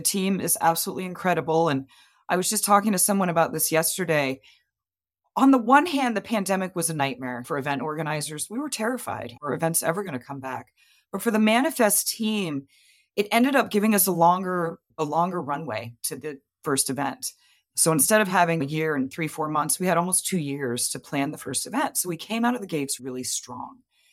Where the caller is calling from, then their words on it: Topsail Beach, North Carolina, United States; I work for Connective, and I'm calling from Topsail Beach, North Carolina.